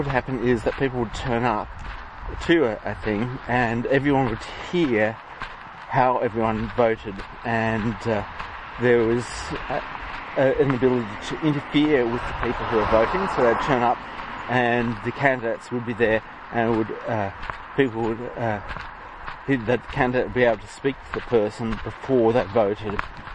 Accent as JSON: {"language": "English", "country": "Australia", "said": "You have to, you can't refuse to do duty as an Australian."}